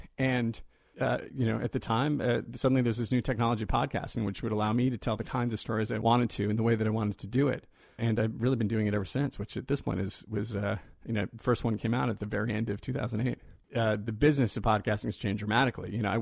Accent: Providence, Rhode Island, United States; now in Los Angeles, United States; I grew up in Providence. My folks are from Providence, and then I returned to spend my 20s in Providence. As Rhode Islanders know, there is a real sort of Rhode Island chauvinism that develops when you are from there.

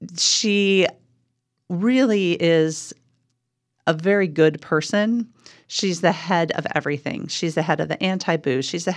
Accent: St. Charles, Illinois, United States; I grew up in the Chicagoland area in a little town called St. Charles, Illinois.

